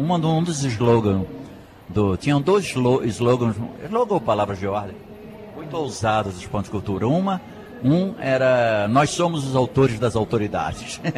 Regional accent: Rio de Janeiro, Brazil; moved away; os amigos meus de Rio, eu sou carioca, né? E vim para cá em 72.

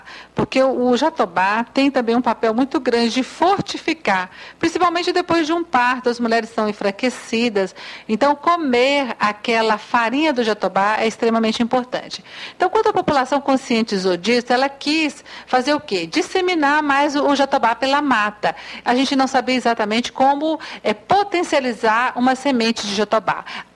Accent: Cerrado, Brazil; nós que somos do Cerrado já incorporamos eles em várias práticas nossas.

